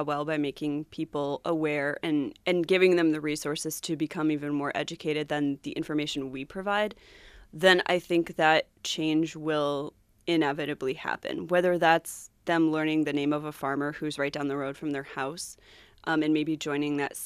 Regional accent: Rochester, New York, United States; I'm from New York. Oh, New York City, that's great. They have so many great things there. No, I'm from Rochester.

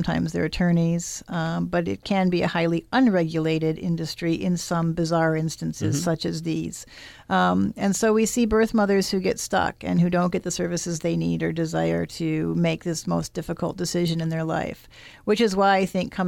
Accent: Detroit, Michigan, United States; No, I grew up in Detroit, but my family is Italian.

